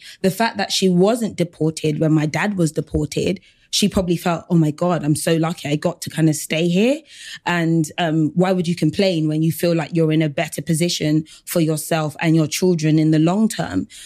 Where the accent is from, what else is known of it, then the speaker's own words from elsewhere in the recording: Battersea, London, United Kingdom; mum, African dad, our culture was just a part of us on an everyday basis, but also I was from South London as well. So I kind of grew up in Battersea and I came from a very diverse school, but I always went back to like a very African home.